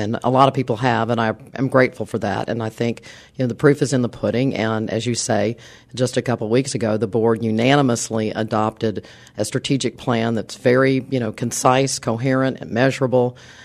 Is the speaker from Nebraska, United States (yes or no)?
no; Texas, United States; Obviously worked in my home state of Texas.